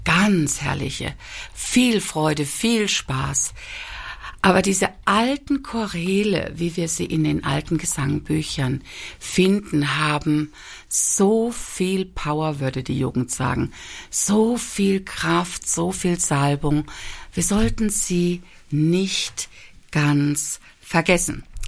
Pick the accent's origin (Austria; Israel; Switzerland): Israel; German is a second language; now in Germany; Grüße aus Israel. Grüße aus Deutschland. Von dort komme ich, sowohl aus Israel wie auch aus Deutschland.